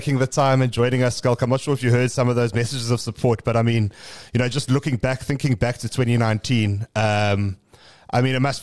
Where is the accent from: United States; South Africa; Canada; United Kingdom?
South Africa; There's nothing quite like being South African.